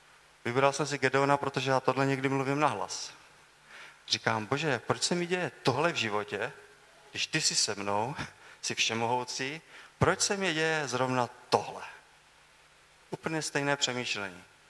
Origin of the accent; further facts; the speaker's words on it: Dřevohostice, Olomouc Region, Czechia; Já pocházím z Dřevolostic, jsem takový balík z vesnice.